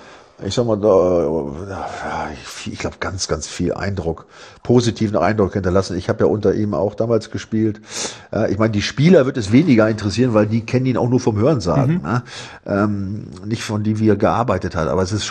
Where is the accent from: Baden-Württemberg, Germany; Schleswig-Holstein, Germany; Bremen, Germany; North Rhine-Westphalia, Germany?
Bremen, Germany; Ich stamme ja auch aus der Ecke da, ja.